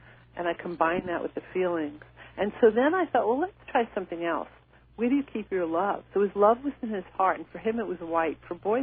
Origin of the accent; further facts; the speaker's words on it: New York, United States; like I'm from New York, so if I walk down the street that I don't feel good on, I don't question it.